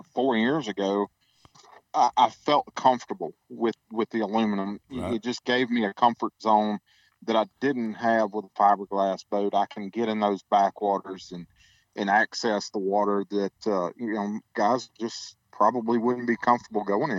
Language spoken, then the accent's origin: English; Louisiana, United States; now in Arkansas, United States; because of the situation that I grew up fishing in Louisiana. You know, that's all we had.